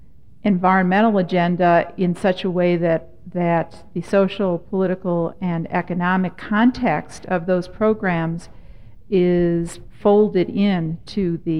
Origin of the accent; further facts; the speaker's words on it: Miami, Florida, United States; I'm from Miami, Florida